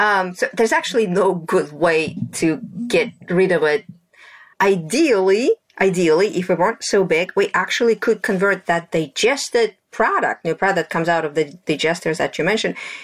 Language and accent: English; Russia; So I had a very unconventional upbringing. I grew up in Russia in my grandfather's farm.